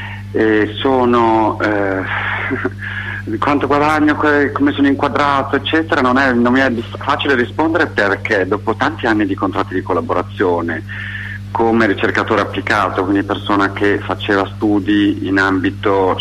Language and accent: Italian; Modena, Emilia-Romagna, Italy; also born or lived in Friuli-Venezia Giulia; Fortunatamente sono cresciuto in Emilia Romagna.